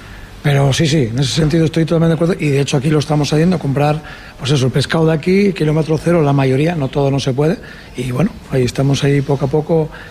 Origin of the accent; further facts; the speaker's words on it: Asturias, Spain; now in Fuerteventura, Spain; aquí yo, por ejemplo, soy del norte, soy asturiano, entonces ya llevo aquí muchos años